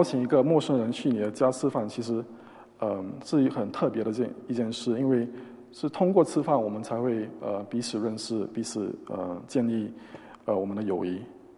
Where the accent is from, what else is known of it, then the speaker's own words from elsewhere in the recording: Singapore; 他们知道我是从新加坡来的